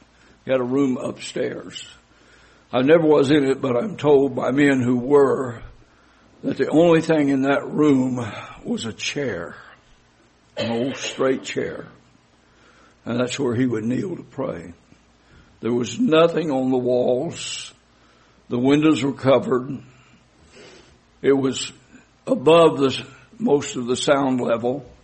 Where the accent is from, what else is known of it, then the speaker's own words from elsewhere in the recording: Arkansas, United States; I consider myself a southerner, brother. I'm from South Arkansas. And I pastor south of St. Louis.